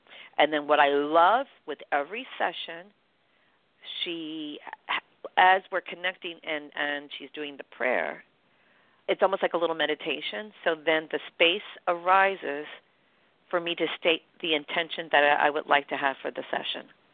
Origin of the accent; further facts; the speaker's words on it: New York, United States; So I know, you know, I'm a New Yorker. I always work out a deal.